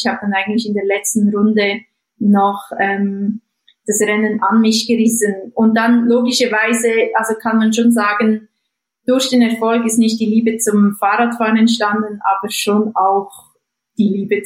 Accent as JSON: {"language": "German", "region": "Jura", "country": "Switzerland", "said": "Also ich komme nicht aus den Alpen, ich komme aus dem Jura, da ist halt ein bisschen weniger touristisch begangen"}